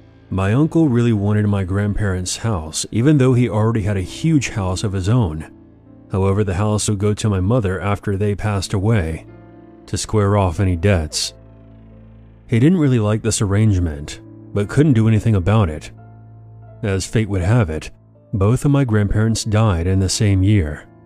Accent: Russia; English is a second language; Before I begin, I'm from Russia. My English isn't that great, but I'll try my best.

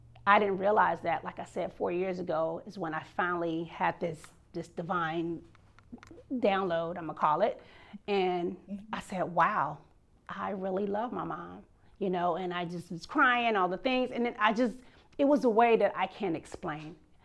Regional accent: the South, United States; I grew up in the South, right?

